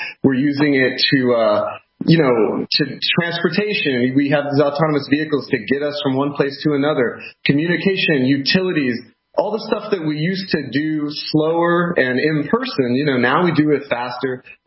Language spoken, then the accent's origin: English; Tulsa, Oklahoma, United States; But I have to say, so I grew up in Tulsa, Oklahoma. My dad ran a body shop that he inherited from my grandfather.